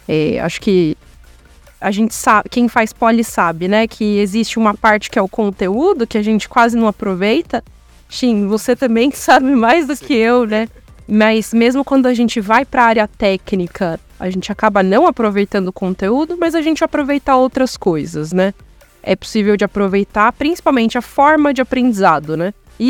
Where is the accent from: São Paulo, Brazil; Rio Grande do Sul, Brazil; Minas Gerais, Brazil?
São Paulo, Brazil; eu sou nascida e crescida em São Paulo, né?